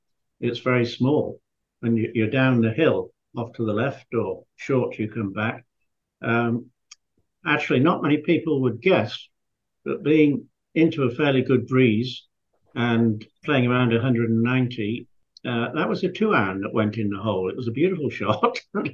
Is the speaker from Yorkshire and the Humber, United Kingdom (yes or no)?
yes; Scarborough, Yorkshire and the Humber, United Kingdom; now in United States; Well, I was a boy from Yorkshire, which for those of you who live in America, that's Yorkshire is halfway up on the right, and it was a seaside resort called Scarborough.